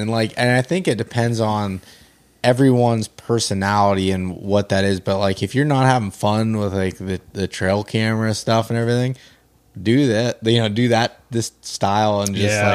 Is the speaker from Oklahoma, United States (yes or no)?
no; Pennsylvania, United States; Like, just cause like that's my home state. I feel like I put the most work